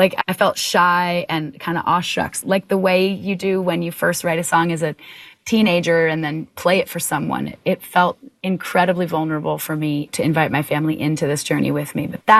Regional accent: Vermont, United States; Growing up in Vermont, it's just not done.

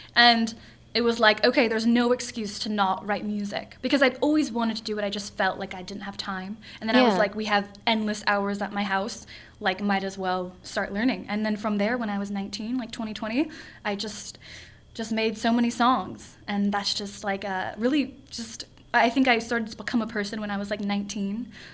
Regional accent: Rolling Hills, California, United States; Yeah, I'm from Los Angeles County area. I'm from the South Bay. So if you know, like, Palos Verdes, I grew up in, like, Rolling Hills, small equestrian town. I was in the L.A. area.

